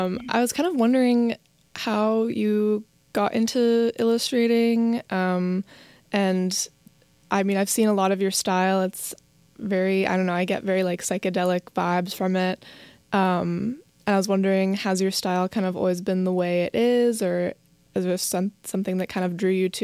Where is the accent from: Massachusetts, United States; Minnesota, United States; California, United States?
Massachusetts, United States; Arlington; I'm also from Massachusetts. I'm from Arlington